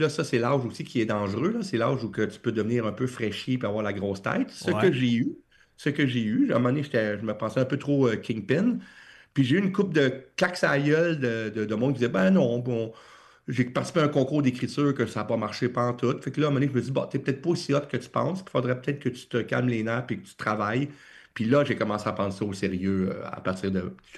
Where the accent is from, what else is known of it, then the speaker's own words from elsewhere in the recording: Drummondville, Quebec, Canada; Dans tous mes romans, je parle de Drummondville parce que oui, c'est une façon de rendre hommage à ma ville natale.